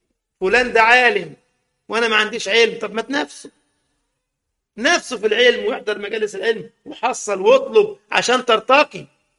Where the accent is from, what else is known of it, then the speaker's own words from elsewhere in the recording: Egypt; ومر بالسيارة كده في عندنا في مصر على كورنيش النيل زي ما بيقولوا